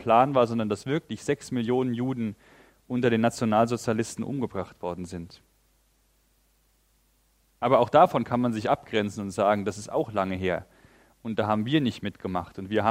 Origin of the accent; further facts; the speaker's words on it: Germany; weil wir als Deutsche ja in unserer Geschichte gar nicht so weit weg sind von diesem Text